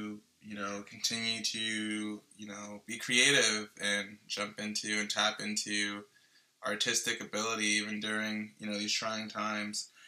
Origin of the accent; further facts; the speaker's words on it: New York, United States; I'm from Long Island, like I said, or I grew up there at least.